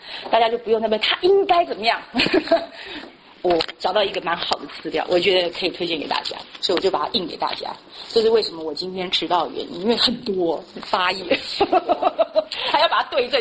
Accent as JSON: {"language": "Chinese", "country": "Taiwan", "said": "哎呀，我们从台湾来的，我们都会觉得说"}